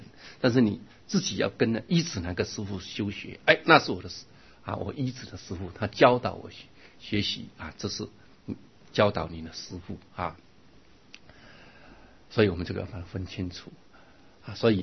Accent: China; 因为我们中国人觉得跟他行乞好像很没面子

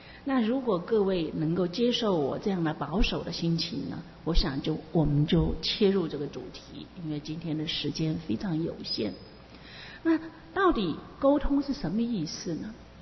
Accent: Taiwan; 但基本上它不是我们台湾人，不是我们华裔，我们华人，我们中国人的一个习性

